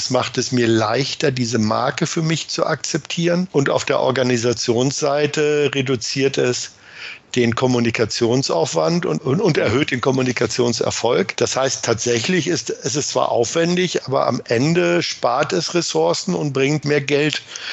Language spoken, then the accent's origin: German; Northern Germany, Germany; now in Hamburg, Germany; Ich bin Norddeutscher.